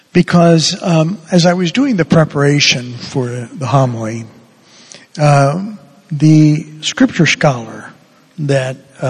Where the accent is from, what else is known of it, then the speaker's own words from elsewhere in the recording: Cuba; In Cuba, when I was growing up in Cuba